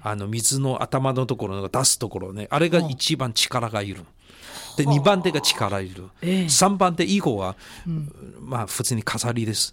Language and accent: Japanese; Beijing, China; now in Nishinomiya, Japan; 私が北京生まれ育ちだったのに、しかし長らく西の宮に住んでいた自分がもう一人はいる、